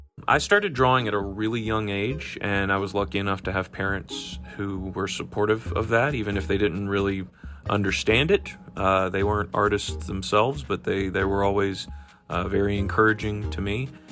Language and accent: English; Georgia, United States; I call Atlanta my home because I'm from Georgia. My family's from Georgia and still lives here